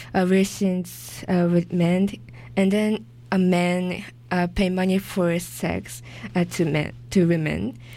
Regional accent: Japan; English is a second language; Then I'm from Japan. Then in Japan, it's called papakatsu.

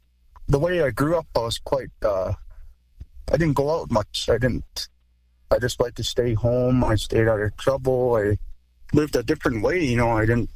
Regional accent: Alberta, Canada; I'm from the Blood Tribe, and I come from Small Blankets or Small Robes clan. Well, I'm not fluent, but I know some Blackfoot.

